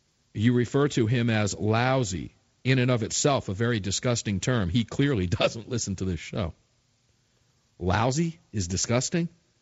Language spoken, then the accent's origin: English; Tampa, Florida, United States; I have a criminal story that angered me from Tampa, Florida, my hometown, that I'll mention to you.